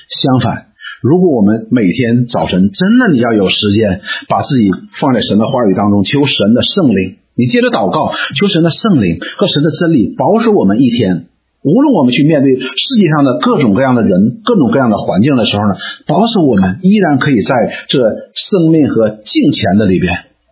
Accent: China; now in Canada; 我们似乎觉得我们是中国人哈，我们现在是不中国人不加拿大人的。

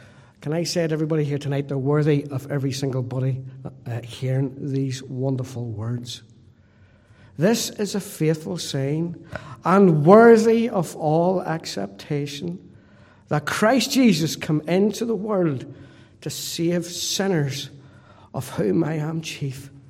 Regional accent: Donaghcloney, Northern Ireland, United Kingdom; But I was brought up in Donnacloney. It's a little village. It's one of them places where everybody knew everybody.

